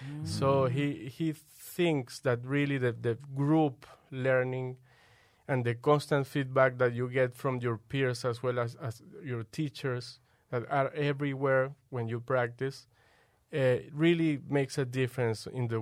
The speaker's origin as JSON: {"language": "English", "region": "Mérida", "country": "Venezuela", "tie": "born or raised there", "second_language": "English", "said": "I joined when I was 12 in my hometown in Mérida, Venezuela."}